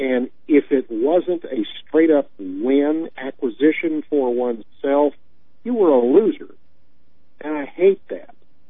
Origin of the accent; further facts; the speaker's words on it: the South, United States; And I am sorry, as a Southerner, I am absolutely just insane about knowing a man's name